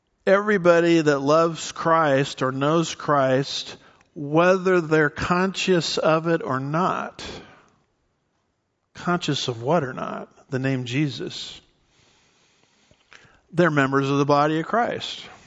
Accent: Garden Grove, California, United States; I grew up in Garden Grove, California.

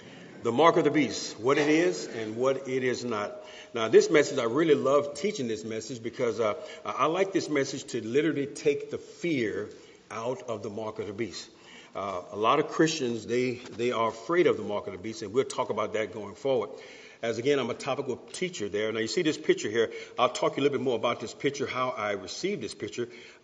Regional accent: San Diego, California, United States; My wife and I, we're from San Diego, and we always like meeting nice people.

